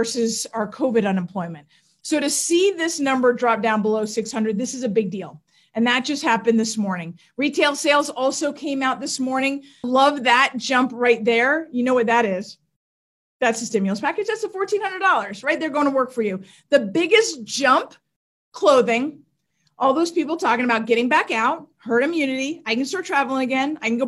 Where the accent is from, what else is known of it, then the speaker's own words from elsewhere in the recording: New York, United States; I'm from New York. We bought all of our Levi's a size too big every time.